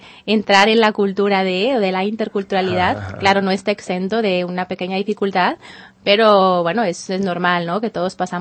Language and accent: Spanish; Monterrey, Nuevo León, Mexico; now in Spain; De Monterrey, que és la part nord.